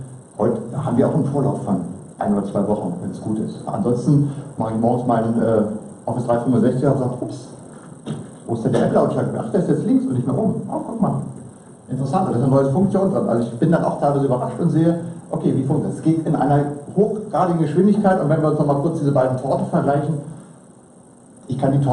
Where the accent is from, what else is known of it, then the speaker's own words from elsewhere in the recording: Berlin, Germany; Ich komme aus Berlin